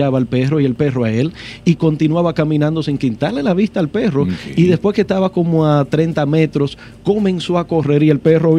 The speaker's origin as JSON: {"language": "Spanish", "country": "Dominican Republic", "said": "la frase que nosotros como buenos dominicanos siempre decimos"}